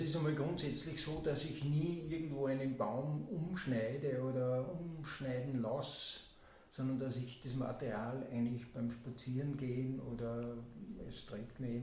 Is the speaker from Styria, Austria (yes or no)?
no; Golling, Salzburg, Austria; also Golling ist mein Geburtsort und damaliger Wohnort auch